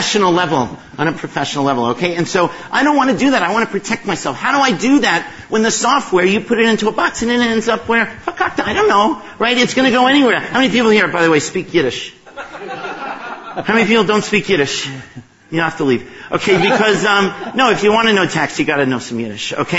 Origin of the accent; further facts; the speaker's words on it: New York, United States; it doesn't matter that we only have an hour to do this because I'm from New York and I can talk faster than this.